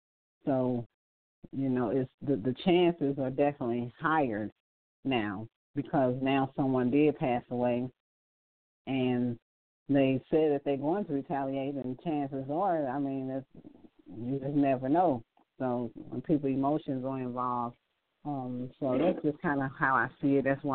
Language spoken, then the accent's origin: English; St. Louis, Missouri, United States; I'm from St. Louis. We on the brinks anyway here